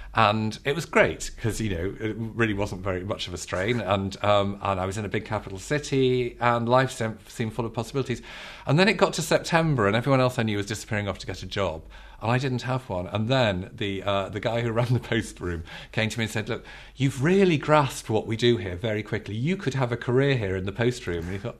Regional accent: Birkenhead, North West England, United Kingdom; I was brought up in Birkenhead, near Liverpool. My mother was of Irish origin, so big Catholic family.

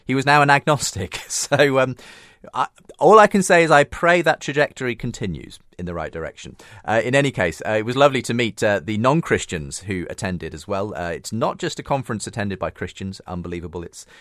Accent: United Kingdom; I'm extremely British and middle class, so I don't say something like that easily.

